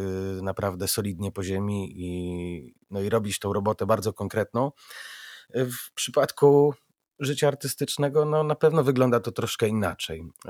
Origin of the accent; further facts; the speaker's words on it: Lublin, Lublin Voivodeship, Poland; chyba jedyna w województwie lubelskim, bo pochodzę z Lublina